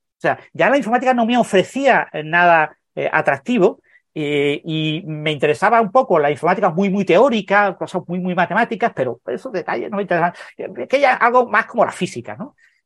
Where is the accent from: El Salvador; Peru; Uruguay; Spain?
Spain; Mijas, Andalusia; born there; yo nací en Mijas, es un pueblo pequeño de la costa sur de Málaga, la costa sur de España.